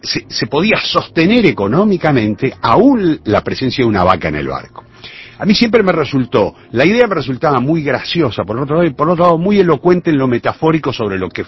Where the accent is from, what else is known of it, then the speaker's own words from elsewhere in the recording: Argentina; sobre todo en mi país, no tanto en Uruguay, que tiene una tradición de teatro romántico muchísimo más fuerte y muchísimo más importante que la Argentina, que hemos tenido como esa otra onda más del realismo